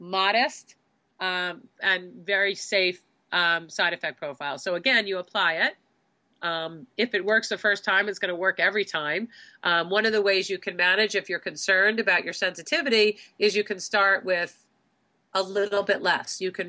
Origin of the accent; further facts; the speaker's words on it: Southfield, Michigan, United States; born there; I was actually born in Southfield.